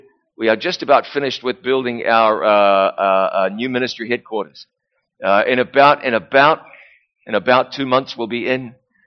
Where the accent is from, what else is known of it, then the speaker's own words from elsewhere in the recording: New Zealand; now in United States; You know, I'm bilingual. I grew up in New Zealand where we had miles per hour, and then we transitioned to kilometers per hour. Now I live in the United States where it's miles per hour.